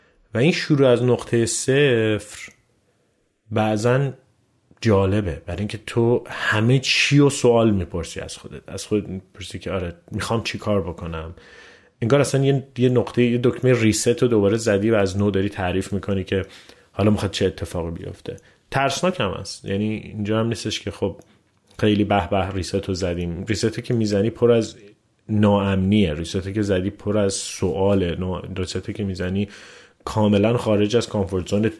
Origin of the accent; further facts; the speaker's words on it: Iran; now in Canada; سال 2018 من اومدم از ایران خارج شدم و اومدم کانادا